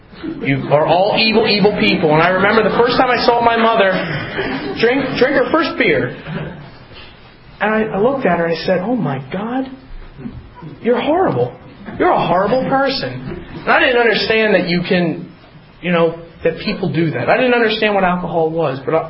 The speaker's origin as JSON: {"language": "English", "town": "Harrisburg", "region": "Pennsylvania", "country": "United States", "tie": "born or raised there", "said": "You know, I grew up around Harrisburg, Pennsylvania. I'm a son of an alcoholic."}